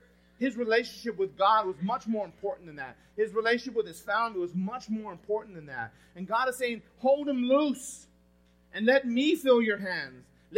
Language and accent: English; Los Angeles, California, United States; I went to Garfield, I'm from East L.A.